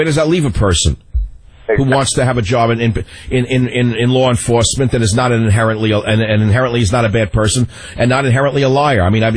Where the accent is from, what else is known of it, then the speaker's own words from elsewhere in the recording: San Francisco, California, United States; Jonathan on KSFO in my hometown of San Francisco.